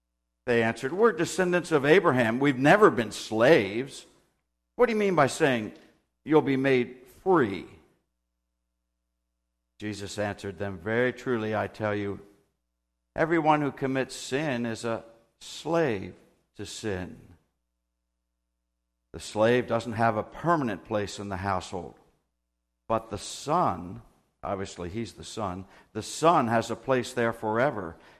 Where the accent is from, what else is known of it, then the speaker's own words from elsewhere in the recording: Philadelphia, Pennsylvania, United States; I'm from Philadelphia. I have my Philadelphia tie, and it has Betsy Ross and the Liberty Bell down at the bottom.